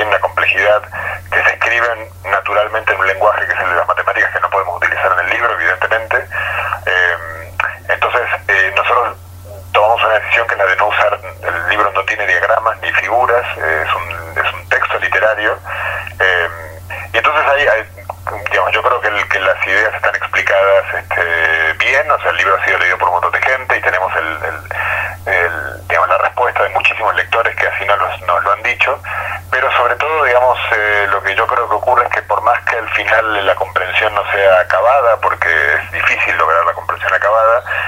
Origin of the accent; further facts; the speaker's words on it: Argentina; Los autores somos argentino y chileno, bueno, yo soy argentino y español